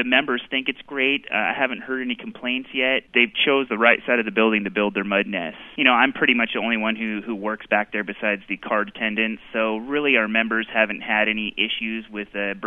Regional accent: California, United States; because growing up in Orange County, I did get a chance several times as a kid to go to the mission

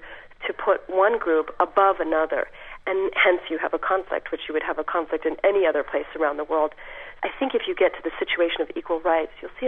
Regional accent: Canada; I, as a Canadian

